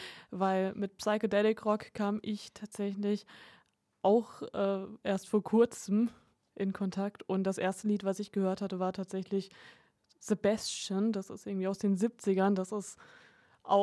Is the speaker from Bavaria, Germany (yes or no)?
no; Baden-Württemberg, Germany; weil ich komme aus Baden-Württemberg